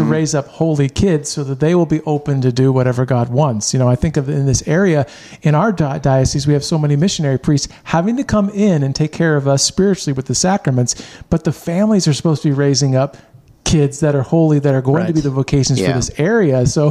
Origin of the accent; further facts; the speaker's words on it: Denver, Colorado, United States; I was just from Denver, so that just seemed like the best place to go.